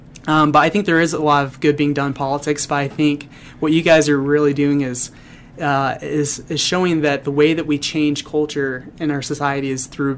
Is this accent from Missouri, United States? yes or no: no; Detroit, Michigan, United States; So, first of all, I grew up in Detroit, Michigan.